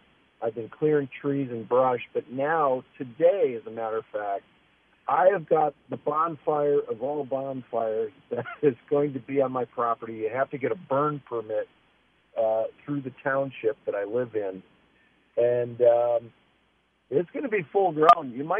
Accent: Detroit, Michigan, United States; I moved back to Detroit. I moved back to my hometown on the lake that I grew up, Lake St. Clair.

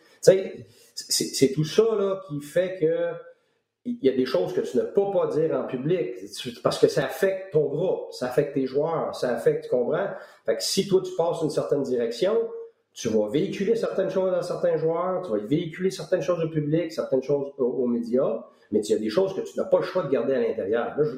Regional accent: Quebec, Canada; ça fait 12 ans que je suis parti du Québec.

